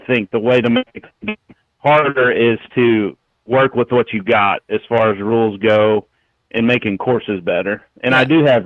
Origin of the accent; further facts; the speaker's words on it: Missouri, United States; from Missouri.